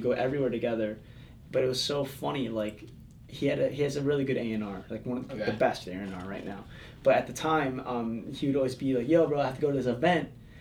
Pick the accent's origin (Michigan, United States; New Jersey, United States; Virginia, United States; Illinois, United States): Illinois, United States; Palatine; I grew up in the suburbs of Chicago. It's a little town called, sort of little town called Palatine, Illinois. Northwest suburb.